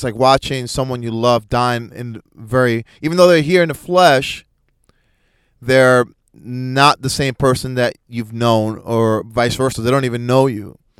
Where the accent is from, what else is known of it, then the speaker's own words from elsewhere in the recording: Lakeland, Florida, United States; in my hometown of Lakeland. If any of y'all know, I mean, it's when you're driving out here in Florida in small town